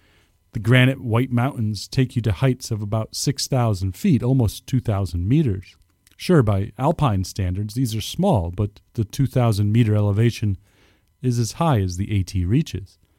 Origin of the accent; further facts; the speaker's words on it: Connecticut, United States; In my home state, Connecticut, the trail takes you along the Housatonic River for dozens of miles.